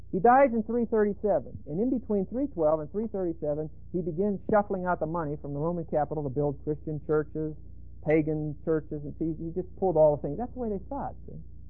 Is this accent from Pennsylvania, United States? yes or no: yes; Pennsylvania, United States; There are certain stores in my state, Pennsylvania, you can't even open on a Sunday.